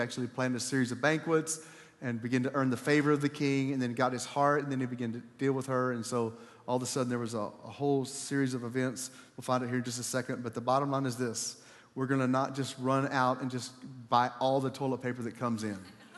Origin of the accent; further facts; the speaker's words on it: Texas, United States; I'm a hugger. I was raised in Texas. I hug everybody.